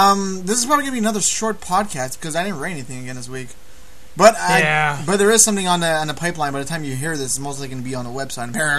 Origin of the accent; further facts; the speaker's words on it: Toronto, Ontario, Canada; Which is pretty fucking sweet, because, hey, we're from Toronto.